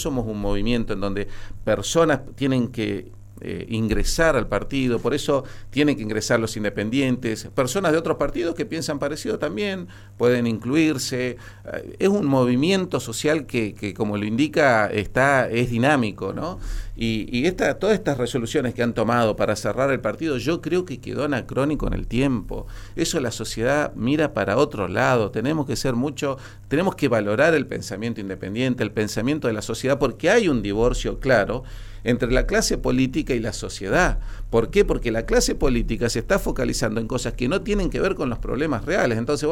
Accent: Huinganco, Neuquén, Argentina; Sí, pero de Huinganco sin estar afiliado. Porque yo era... un profesional que volvía a mi pueblo

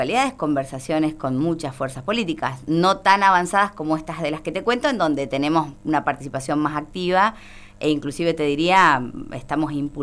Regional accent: Neuquén, Argentina; No soy yo la neuquina capitalina del proyecto político del Frente Grande.

